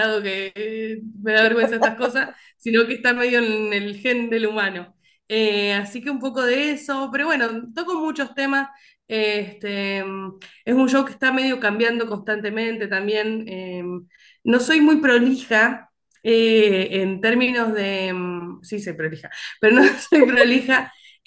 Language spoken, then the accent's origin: Spanish; Santa Fe, Argentina; born there; now in Buenos Aires, Argentina; yo en el Facebook tengo puesta Deseres Santa Fe, que es donde nací, y dice, vive en Buenos Aires.